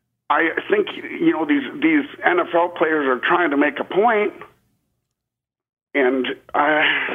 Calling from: Austin, Texas, United States; I'm calling from Austin, Texas.

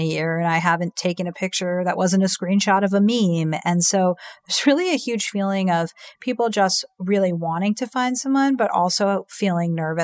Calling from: New York, United States; I'm recording this from New York right now, and I can tell you New York is really hopping

